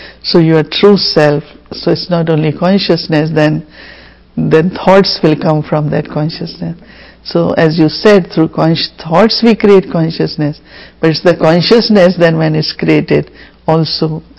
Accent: India; Like I am born in India, so I am Indian. This is my nationality.

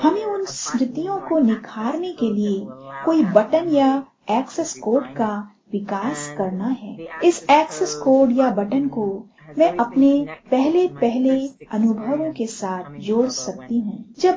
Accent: Montreal, Quebec, Canada; क्योंकि हम दोनों ही एक ही देश से हैं। आप कैलगरी से हैं, मैं मॉन्ट्रियल से हूँ।

